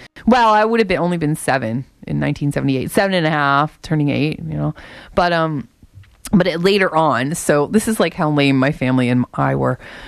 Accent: Windsor, Ontario, Canada; And I'm from Windsor, so my dad worked at Chrysler, as did my grandfather.

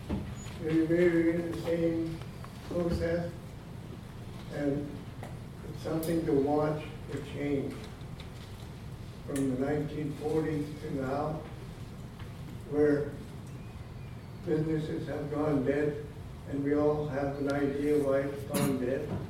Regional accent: British Columbia, Canada; also born or lived in Vancouver; I used to use my Musqueam name, and I come from the Musqueam First Nation. I also lived part of my life here in Chinatown.

